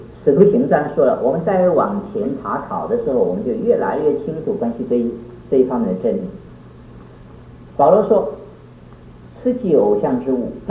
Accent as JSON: {"language": "Chinese", "country": "China", "said": "所以我们中国人有句话说，万恶淫为首，许许多多的罪是从淫乱开始的。"}